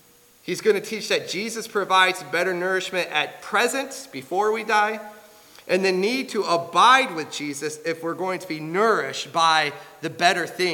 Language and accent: English; Michigan, United States; I'm from Michigan, I'm sorry to tell you.